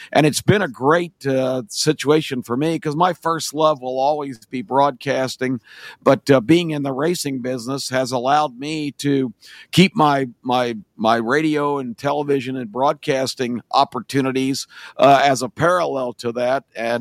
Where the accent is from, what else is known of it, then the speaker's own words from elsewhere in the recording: Washington, District of Columbia, United States; I grew up in the Washington D.C. area. My dad was a horse player, pretty much just a weekend guy.